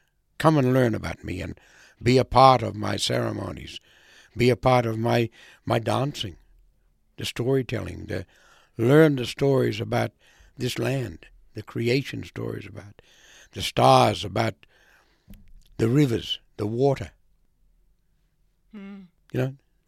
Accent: Raukkan, South Australia, Australia; born there; I'm a Ngarangiri Kaurna man. I was born on Rauken.

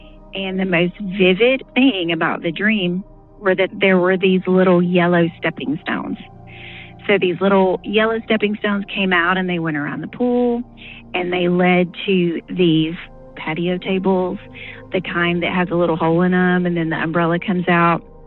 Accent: Kentucky, United States; now in Tennessee, United States; I grew up in Kentucky, and I lived in a house which it was kind of out in the middle of nowhere.

